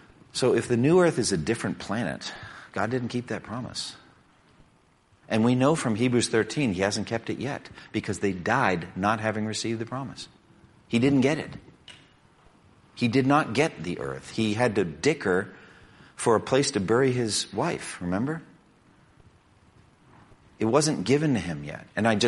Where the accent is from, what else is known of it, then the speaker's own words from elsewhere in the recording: Massachusetts, United States; I'm from Massachusetts originally, from New England